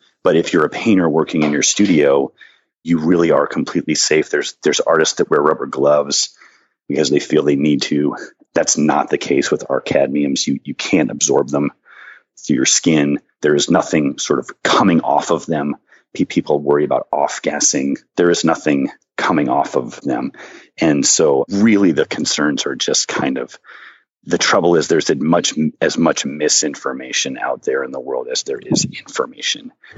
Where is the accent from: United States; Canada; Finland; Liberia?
United States; Maine; I grew up in Maine, and he has a point, for sure.